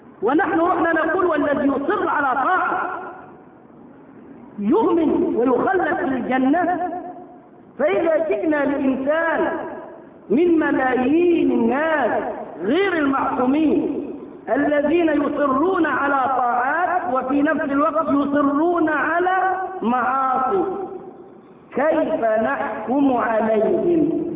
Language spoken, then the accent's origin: Arabic; Egypt; وبدأ ينتشر فكر التكفير في قرى مصر ومدنها وصل إلى قريتنا. أنا كان بأجهل يومها في سنة ثالثة ثانوي